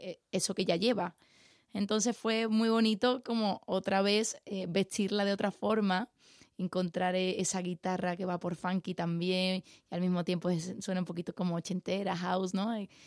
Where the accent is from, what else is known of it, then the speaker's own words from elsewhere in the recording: Seville, Andalusia, Spain; tú date cuenta, yo soy de Triana. Yo el flamenco lo escuchaba alrededor mía